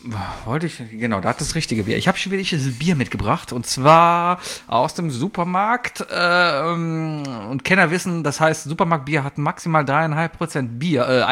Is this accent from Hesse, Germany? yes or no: no; Cologne, North Rhine-Westphalia, Germany; Ich war, also als Kölner, vor allem als Kölner Kind im Karneval